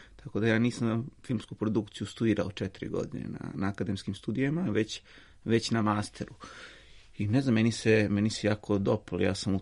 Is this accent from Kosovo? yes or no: no; Bor, Bor District, Serbia; Rodom sam iz Bora, moj deda je bio rudar u rudniku, tata mi je bio inženjer, isto je radio za RTB